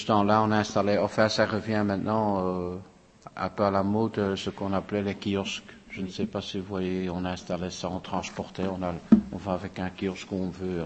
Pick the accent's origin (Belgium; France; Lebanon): Belgium; Molenbeek, Brussels-Capital Region; Mais disons que je suis né à Molenbeek et j'ai toujours habité à Molenbeek, donc, mm-hmm. Avec mes parents, qui également étaient des Molenbeekois